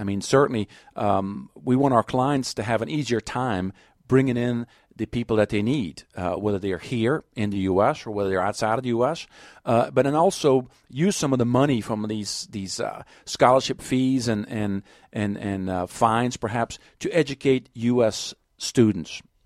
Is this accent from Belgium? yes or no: yes; Belgium; now in United States; certainly I came here from Belgium, you know, back in the 70s and just fell in love with the place